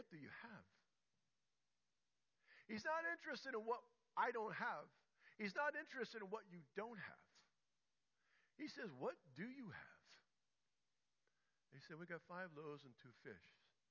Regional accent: United States; I'm thankful that I'm an American. I'm even more thankful that I'm a Christian, and my Christian heritage

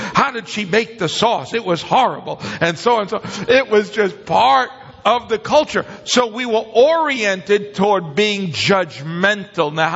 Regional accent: Bronx, New York, United States; I grew up in the Bronx, New York, so I'm a New York Italian.

